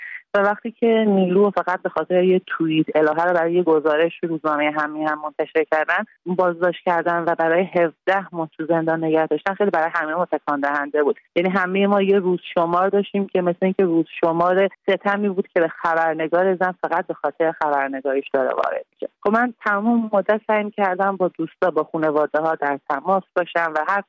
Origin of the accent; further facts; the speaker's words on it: Iran; منم یه زن ایرانی ام که در طول جنگ به دنیا اومدم و با وجود همه محدودیت‌های جمهوری اسلامی که روی همه جنبه‌های زندگی تأثیر گذاشته بود بزرگ شدم